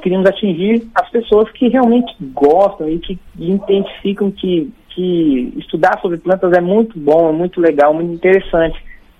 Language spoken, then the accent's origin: Portuguese; Mato Grosso do Sul, Brazil; nós somos do Cerrado, né, aqui no Mato Grosso do Sul.